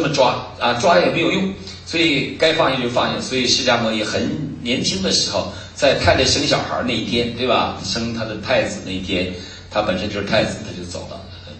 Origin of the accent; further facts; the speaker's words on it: China; 所以这些文化对于我们中国人今天的性格的形成是非常重要的。